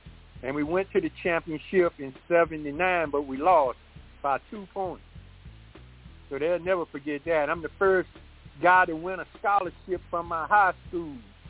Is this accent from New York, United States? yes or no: no; Montgomery, Alabama, United States; I'm from Montgomery, man.